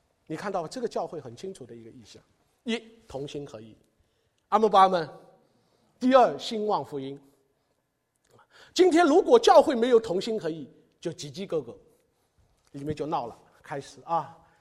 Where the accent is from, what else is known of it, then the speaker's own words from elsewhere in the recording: Shanghai, China; 我们上海人就是普通话叫牢